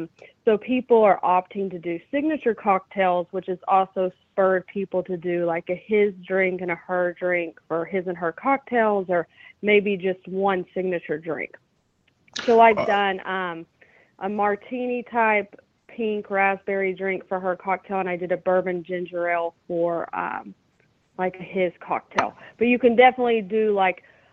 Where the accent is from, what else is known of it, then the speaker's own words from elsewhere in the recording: North Carolina, United States; I'm from North Carolina, so I do have a lot of bourbon cocktails because I've been drinking that for a long time.